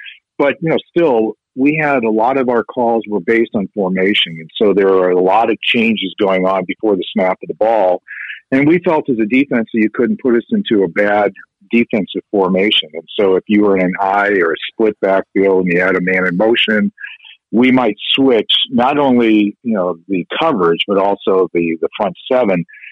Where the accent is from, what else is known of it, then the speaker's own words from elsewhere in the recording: Chicago, Illinois, United States; And I'm from Chicago and a big Bears fan